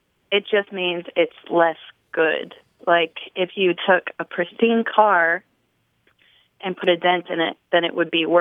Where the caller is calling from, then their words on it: Nashville, Tennessee, United States; I'm calling from Nashville, Tennessee.